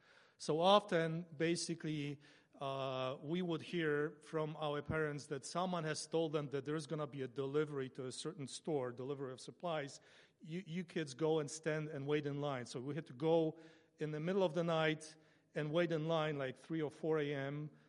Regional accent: Poland; moved away as an adult; My wife and I were born in Poland. We grew up in Poland, which was a communist country at that time.

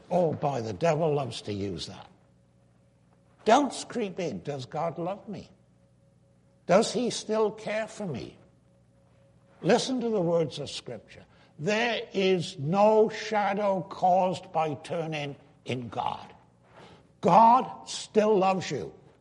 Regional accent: Wales, United Kingdom; The town I grew up in Wales, had a peculiar expression. We talked about our mam and our dad. That's what you talked about. Our mam and our dad. That's what we called them.

